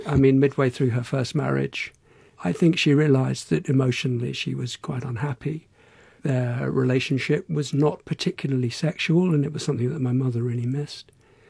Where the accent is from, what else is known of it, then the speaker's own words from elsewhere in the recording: Barnes, London, United Kingdom; the local jazz pub in southwest London where we grew up in Barnes.